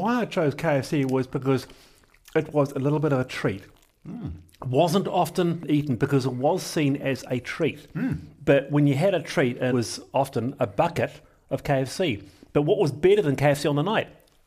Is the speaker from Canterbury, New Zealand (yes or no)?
no; Manurewa, Auckland, New Zealand; So I'm from Monaro. That's where I was born. That's where I grew up.